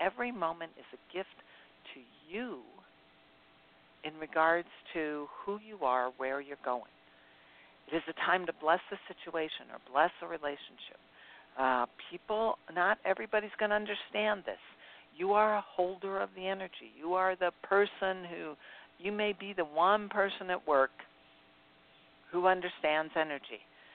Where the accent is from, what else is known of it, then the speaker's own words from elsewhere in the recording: Ohio, United States; Because I grew up in Ohio. And my health was not good.